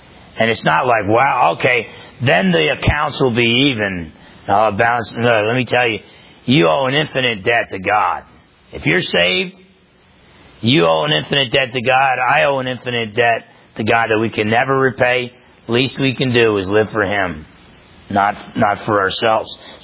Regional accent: New Jersey, United States; I grew up in New Jersey, half Italian.

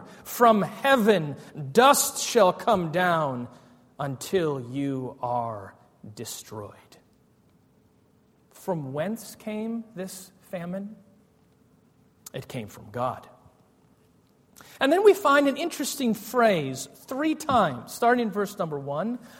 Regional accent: United States; I said again, I'm from America, and I want to live here in your village of Bokota.

